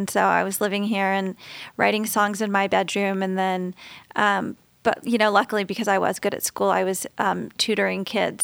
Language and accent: English; Texas, United States; I'm from Texas, you know, so like football and cheerleading is our religion.